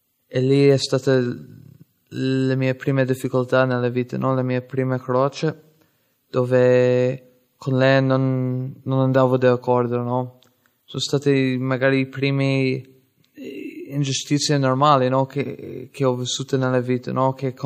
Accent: Ireland; ho 23 anni, vengo dall'Irlanda.

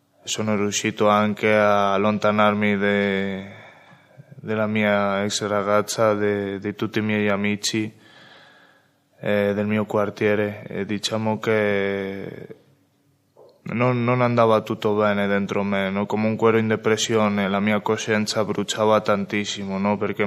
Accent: Madrid, Community of Madrid, Spain; Italian is a second language; vengo da Spagna. Sono cresciuto in un quartiere umile di Madrid, dove ho vissuto tutta la mia vita

